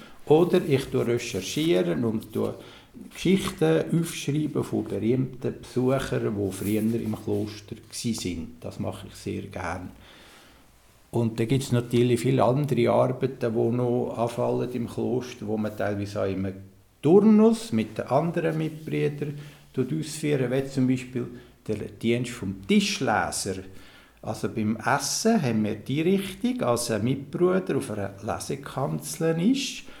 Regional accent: Uri, Switzerland; accent: Uri dialect; Wenn man vielleicht schon an meinem Dialekt merkt, stamme ich aus dem Kanton Uri. Bin 1958 geboren

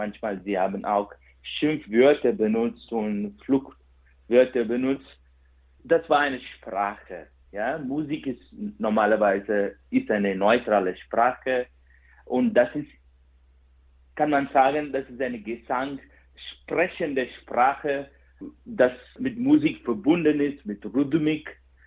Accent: Bangalore, Karnataka, India; first language Kannada; German is a second language; Das ist meine Muttersprache. Die Sprache heißt Kanada, wie das Land Kanada. Und das ist eine südindische Sprache. Ich komme aus Karnataka, Bangalore, von Südindien.

